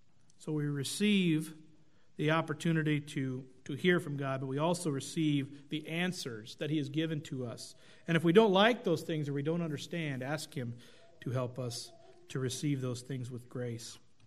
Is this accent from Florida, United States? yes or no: no; Oregon, United States; Growing up in Oregon, Bob had meetings a couple different times with our family, stayed at our house